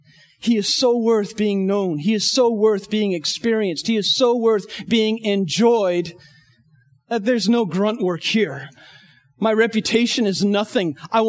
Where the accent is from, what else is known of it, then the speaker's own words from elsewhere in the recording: Northeast, United States; I grew up in the Northeast, and it's a very elitist mentality there.